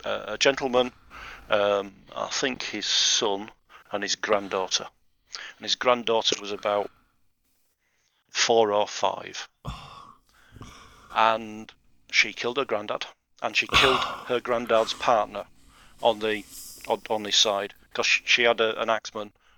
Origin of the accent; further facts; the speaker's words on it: Yorkshire and the Humber, United Kingdom; You know, I'm from Yorkshire. I'm grumpy.